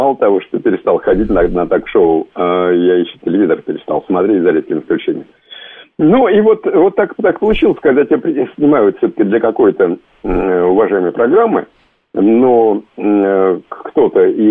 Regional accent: Kupavna, Moscow Oblast, Russia; я из Купавны, и я прекрасно помню, мне было 10 лет, но это было такое событие для мальчишки из Купавны

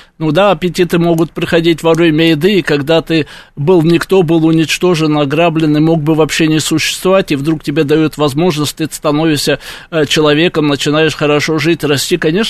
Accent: Georgia; я грузин, я за Грузию, я за ее территориальную целостность

